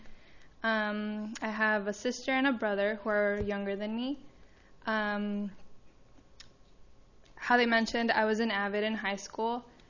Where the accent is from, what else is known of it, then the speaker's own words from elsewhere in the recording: Santa Maria, California, United States; I am originally from Santa Maria. I'm still currently living there.